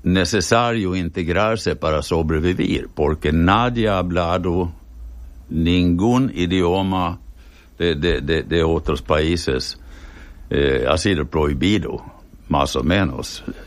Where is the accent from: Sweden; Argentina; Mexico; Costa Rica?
Sweden; Stockholm, Stockholm County; Spanish is a second language; Somos de Estocolmo, el capital de Suecia. Y ahora, como jubilados, pasamos la mitad del año, el invierno aquí y el verano en Suecia.